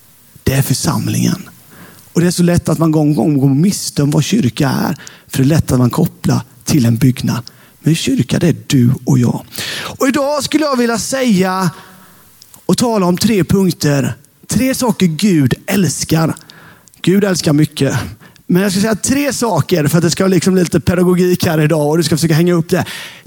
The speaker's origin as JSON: {"language": "Swedish", "town": "Hultsjö", "region": "Jönköping County", "country": "Sweden", "tie": "born or raised there", "said": "När jag växte upp i Hultsjö så fanns det två stycken som hette Albin."}